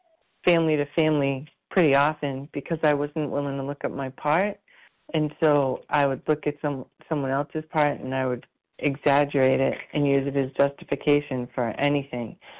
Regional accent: Rhode Island, United States; from Rhode Island, although this morning I'm in Texas.

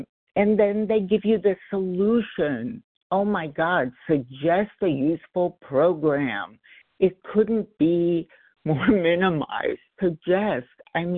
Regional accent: Los Angeles, California, United States; I'm from Los Angeles.

